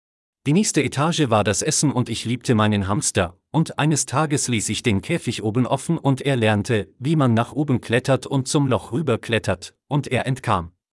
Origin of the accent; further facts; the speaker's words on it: Canada; German is a second language; Ich komme aus Kanada.